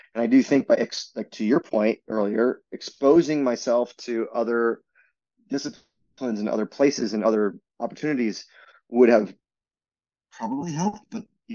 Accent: United States; especially I'm an American, right?

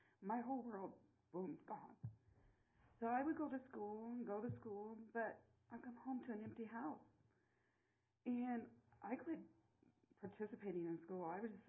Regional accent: Terre Haute, Indiana, United States; I was raised and born in Terre Haute, Indiana, with a single mother.

